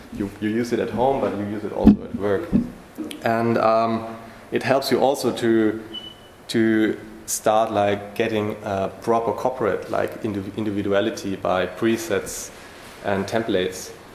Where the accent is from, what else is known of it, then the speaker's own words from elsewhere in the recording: Berlin, Germany; I'm coming from Berlin, where my little design studio is dealing with different kinds of tasks